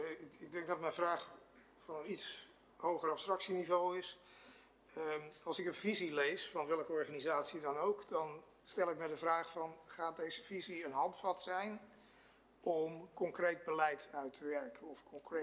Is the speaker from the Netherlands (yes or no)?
yes; Amsterdam, North Holland, Netherlands; born there; excuus helemaal, maar ik ben in Amsterdam geboren